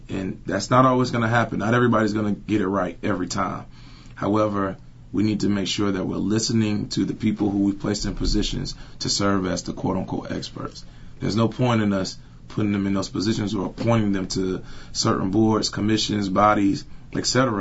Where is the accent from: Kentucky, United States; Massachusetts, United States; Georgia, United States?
Georgia, United States; Atlanta; now in Charlottesville, United States; I didn't move to Charlottesville to live in Atlanta. I'm from Atlanta